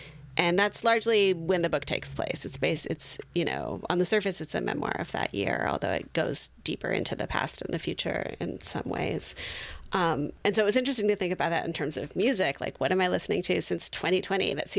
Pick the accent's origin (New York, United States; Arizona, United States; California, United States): California, United States; Santa Cruz; because I grew up in Santa Cruz, and you're legally obligated to be into reggae if you grew up in Santa Cruz.